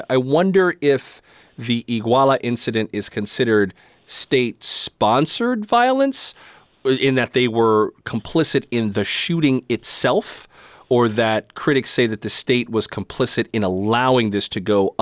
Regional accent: United States; I'm not sure what I, as an American, can do to help combat this.

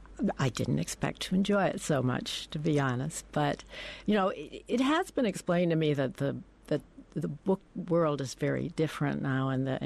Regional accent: North Carolina, United States; And we ended up in North Carolina, and I grew up in North Carolina.

